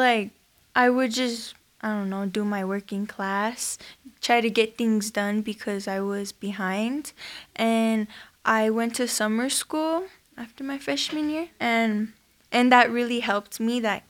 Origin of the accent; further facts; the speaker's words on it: United States; Yes, I'm Native American.